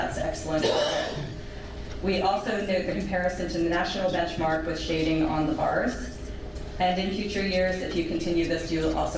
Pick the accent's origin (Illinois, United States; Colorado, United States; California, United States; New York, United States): Colorado, United States; also born or lived in Canada; I am from Colorado. By way of Canada.